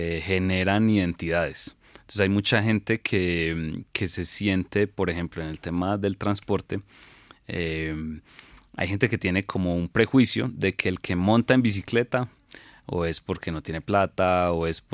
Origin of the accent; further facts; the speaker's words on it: Antioquia, Colombia; Yo, como paisa, sí, admiro increíblemente la ciclovía de Bogotá